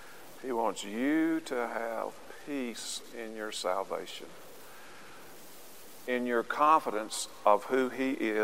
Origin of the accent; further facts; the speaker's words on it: Arkansas, United States; There was no phrase when I was growing up in Arkansas.